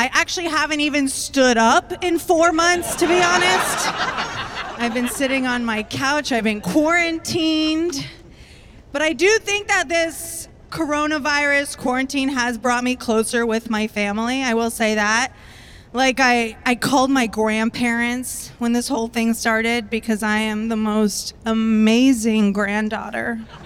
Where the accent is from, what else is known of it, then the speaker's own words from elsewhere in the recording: Tampa, Florida, United States; Like, I grew up in Florida. They don't believe in science. Like, I went to high school in the worst education system next to Alabama. We didn't even have a sex ed class in Tampa.